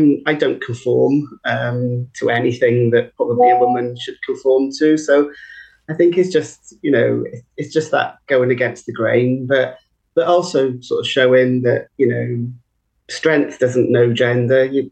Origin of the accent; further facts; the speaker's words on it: Abergavenny, Wales, United Kingdom; And we're both from Abergavenny as well. So I was born in Abergavenny